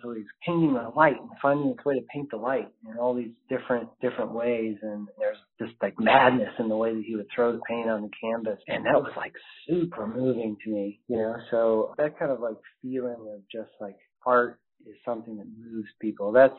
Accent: Missouri, United States; I grew up in Missouri, and one of my best friends was Jordan Geiger, who was on your show, sort of, I think, by random coincidence.

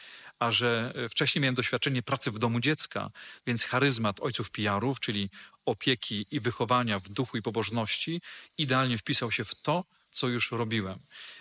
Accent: Świdwin, West Pomeranian Voivodeship, Poland; Pochodzę dokładnie ze Świdwina w zachodniopomorskim. To jest Pojezierze Drawskie.

